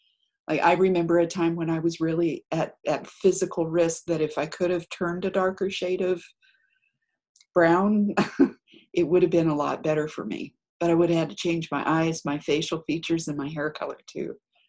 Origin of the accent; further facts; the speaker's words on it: United States; now in Hong Kong; or it wasn't a Chinese person treating me like I was an imbecile because I'm an American and I'm white